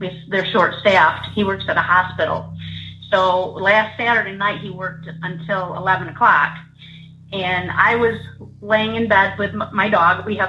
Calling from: Michigan, United States; I'm calling from Southwest Michigan.

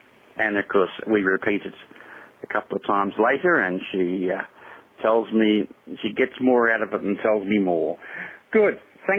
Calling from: Melbourne, Victoria, Australia; I'm calling from Melbourne, Australia.

